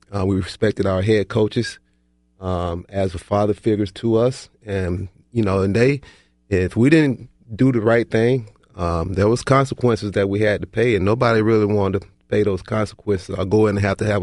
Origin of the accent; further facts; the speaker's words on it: Waterloo, South Carolina, United States; I'm originally from South Carolina, you know, a small town called Waterloo and a baby of nine kids.